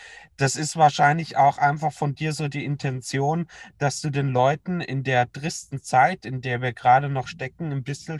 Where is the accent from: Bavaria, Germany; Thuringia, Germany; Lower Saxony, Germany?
Bavaria, Germany; Es ging weg wie heiße Semmeln, wie man bei uns in Bayern so schön sagt.